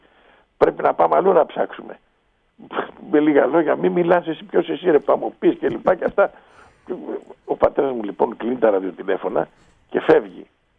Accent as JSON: {"language": "Greek", "town": "Kymi", "region": "Central Greece", "country": "Greece", "said": "Από την Κίμη Ευβοίας."}